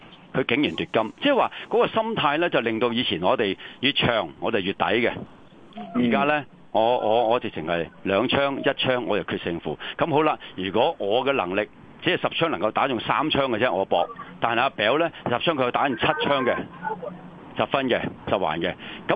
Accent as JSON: {"language": "Cantonese", "country": "China", "said": "我哋中國人咧就會咁諗"}